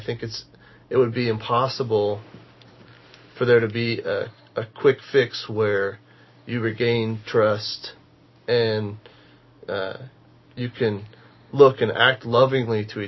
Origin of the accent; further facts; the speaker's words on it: Texas, United States; now in Nashville, United States; I'm from Texas, and I met... I moved to Nashville to go to Belmont University.